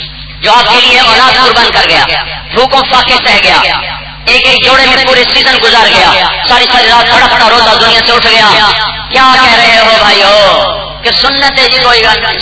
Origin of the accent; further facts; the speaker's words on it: Tulamba, Punjab, Pakistan; میں نے کہا جی ملتان, کہا ملتان میں کہاں سے, میں نے کہا جی خانیوال